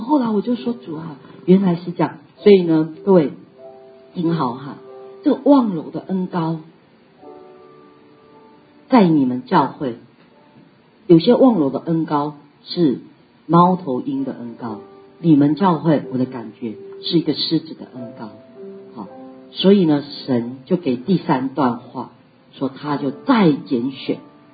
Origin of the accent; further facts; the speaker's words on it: Taiwan; 要修在我们台湾话就是说